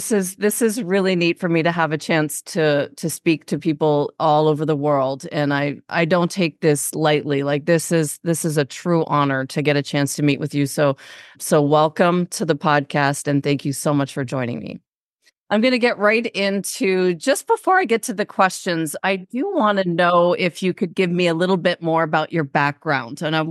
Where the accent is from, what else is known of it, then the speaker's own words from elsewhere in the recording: Toronto, Ontario, Canada; I grew up in Toronto, so I should know Celsius.